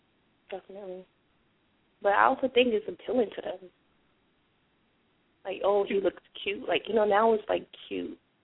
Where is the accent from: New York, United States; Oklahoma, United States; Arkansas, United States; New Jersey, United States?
New Jersey, United States; also born or lived in San Diego / North Carolina; now in Tampa, United States; Well, right now I'm in Tampa, but I'm from Jersey. I lived in San Diego, and I also lived in North Carolina.